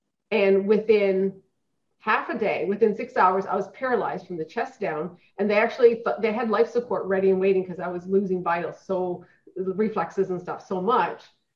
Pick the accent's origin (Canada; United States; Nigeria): Canada; Newfoundland and Labrador; I was raised in a small town, Newfoundland. I was born and raised in Newfoundland, you know, went off to college